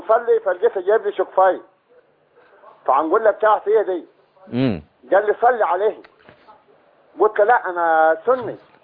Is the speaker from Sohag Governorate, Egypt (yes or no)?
yes; Sohag, Sohag Governorate, Egypt; now in Helwan, Egypt; انا صعيدي من صهاج